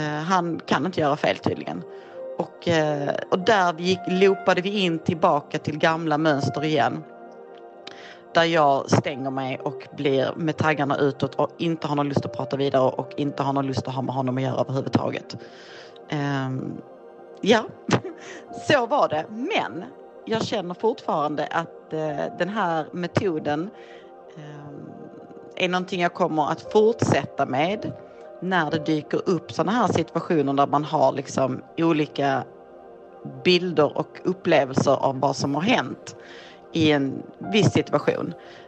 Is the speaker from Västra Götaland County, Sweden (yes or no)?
no; Malmö, Skåne, Sweden; Jag kommer från Malmö, jag är 45 år gammal.